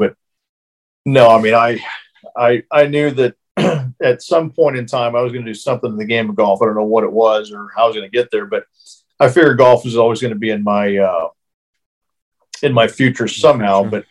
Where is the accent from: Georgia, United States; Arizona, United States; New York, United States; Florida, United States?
Arizona, United States; Phoenix; Phoenix, Arizona.